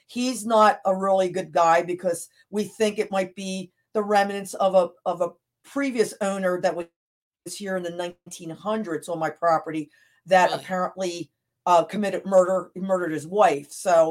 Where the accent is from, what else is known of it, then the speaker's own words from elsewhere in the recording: Upper Darby, Pennsylvania, United States; And when I lived only about 5 miles from here, I grew up in Upper Darby